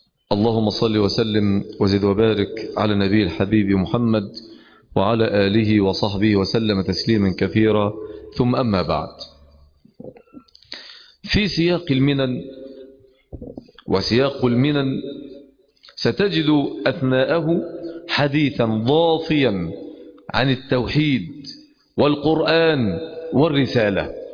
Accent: Egypt; فاحنا عندنا في مصر بيبقى 5 طوابق يجي زلزال خفيف يوقع الدنيا

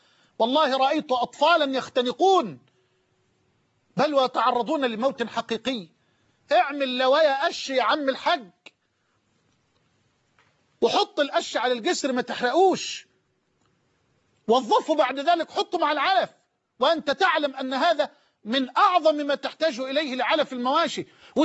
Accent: Egypt; بلدنا مصر

